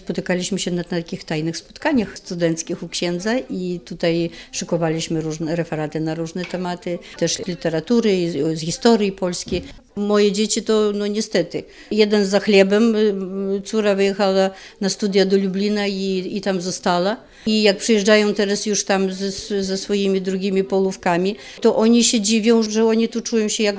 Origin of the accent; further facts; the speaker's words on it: Vilnius County, Lithuania; Pochodzę z jednego końca Wileńszczyzny, Koleśnikie i Szyszki. Ja znalazłam się tutaj jako studentka w 1978 roku